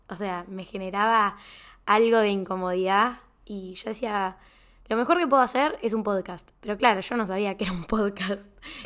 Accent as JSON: {"language": "Spanish", "region": "San Luis", "country": "Argentina", "tie": "born or raised there", "moved": "as an adult", "lives_now": "Buenos Aires, Argentina", "said": "Tengo 20 años, soy de San Luis, capital de Argentina, por si me escuchan desde otros países. Bueno, ahí nací, me vine a vivir a Buenos Aires hace casi ya 2 años, desde el 2021"}